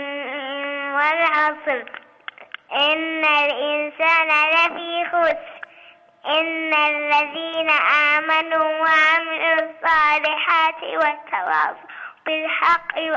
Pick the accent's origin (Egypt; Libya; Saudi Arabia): Saudi Arabia; Mecca, Makkah Province; انا من مكة.